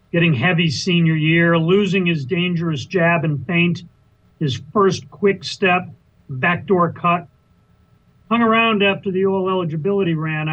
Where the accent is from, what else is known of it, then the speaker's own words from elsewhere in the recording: Springfield, Massachusetts, United States; And I grew up in Springfield, Mass, a huge Johnny Unitas fan.